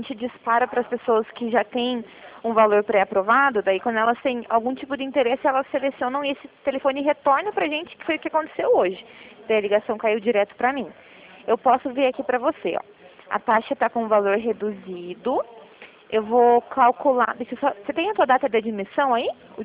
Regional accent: Curitiba, Paraná, Brazil; eu sou de Curitiba.

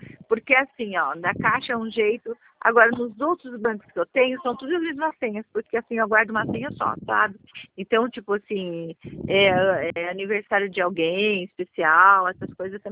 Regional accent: Americana, São Paulo, Brazil; sou de Americana.

